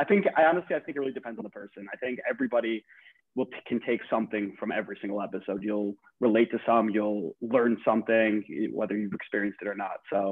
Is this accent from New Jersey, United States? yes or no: yes; Englewood, New Jersey, United States; now in New York, United States; I'm 25 years old, born and raised in Englewood, New Jersey. Currently live on the Upper West Side